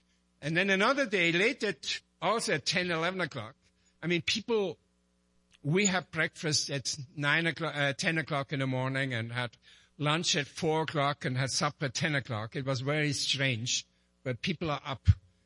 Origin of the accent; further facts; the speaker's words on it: Basel, Basel-Stadt, Switzerland; accent: Basel dialect; I'm Swiss. And then he asked me, where are you from in Switzerland? And I told him, Basel, my hometown.